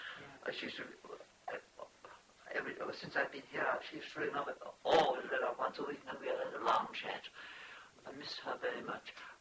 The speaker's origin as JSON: {"language": "English", "country": "Ireland", "said": "Being Irish, I didn't end up with a row."}